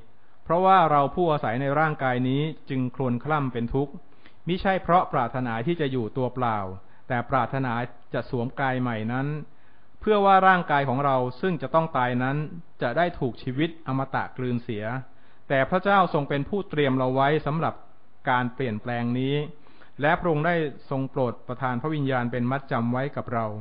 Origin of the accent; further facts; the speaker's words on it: Chiang Rai, Thailand; ชีวิตของผมอาจจะผ่านการเดินทางกลับบ้านเชียงรายไม่ต่างกว่า20กว่าปีแล้ว